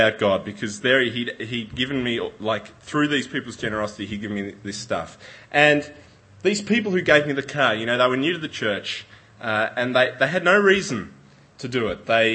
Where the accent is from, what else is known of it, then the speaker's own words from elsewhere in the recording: Tasmania, Australia; Well, I'm from Tasmania